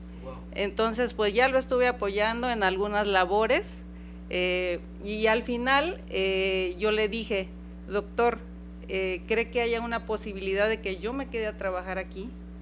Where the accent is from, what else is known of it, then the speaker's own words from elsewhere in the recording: Yautepec, Morelos, Mexico; Yo soy de Yautepec.